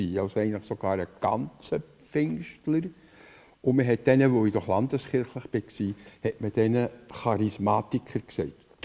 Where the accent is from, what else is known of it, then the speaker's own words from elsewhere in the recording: Köniz, Bern, Switzerland; Ich bin also in Liebefeld, in Köniz, aufgewachsen